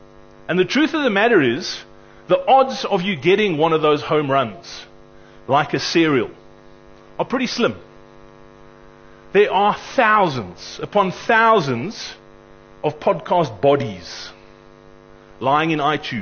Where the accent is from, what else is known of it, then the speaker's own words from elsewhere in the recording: Cape Town, Western Cape, South Africa; And I'm actually from Cape Town